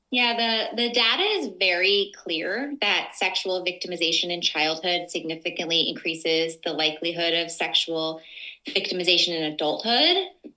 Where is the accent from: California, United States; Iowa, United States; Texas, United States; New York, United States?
New York, United States; Well, we grew up in the Hudson Valley of New York, which is halfway between New York City and Albany.